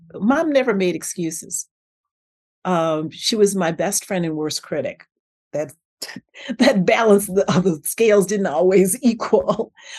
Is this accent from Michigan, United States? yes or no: yes; Detroit, Michigan, United States; But growing up in Black Bottom, the expectation was that we could do anything and nobody told us differently.